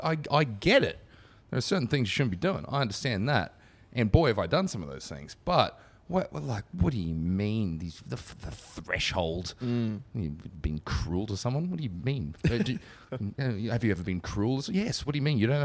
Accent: Brisbane, Queensland, Australia; Where you had said that we're both from Brisbane

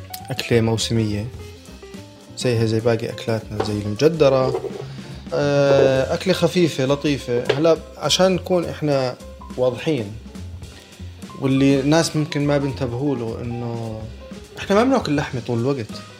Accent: Jordan; يعني هو من الخليل وأنا من الأردن

